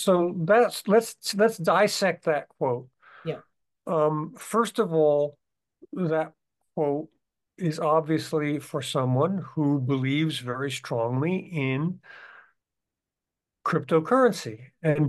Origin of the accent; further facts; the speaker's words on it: Pordenone, Friuli-Venezia Giulia, Italy; I am from a town called Pordenone, Pordenone, Pordenone, Italy, which is north of Venice, and I just closed on a new flat in my hometown today